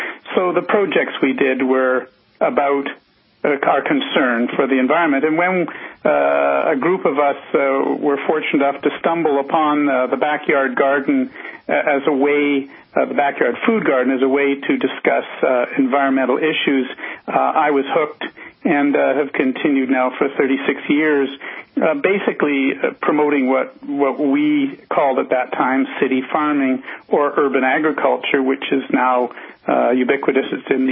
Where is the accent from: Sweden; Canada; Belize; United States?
Canada; Toronto, Ontario; now in Vancouver, Canada; And then in Vancouver, I'm from Toronto, which is eastern, where you get winters like you do probably, and it's very cold.